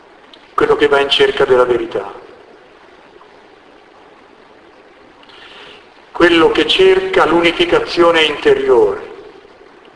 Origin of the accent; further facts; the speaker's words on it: Umbria, Italy; Vengo dalla terra di San Francesco